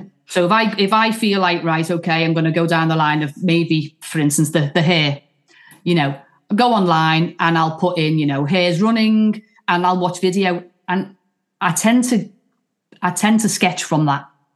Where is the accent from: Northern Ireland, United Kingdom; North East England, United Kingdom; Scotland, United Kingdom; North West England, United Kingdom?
North West England, United Kingdom; Liverpool; And I think because I am from Liverpool, sometimes I think we are pushed down a little bit. You know, your accent sometimes, you know, it goes before you.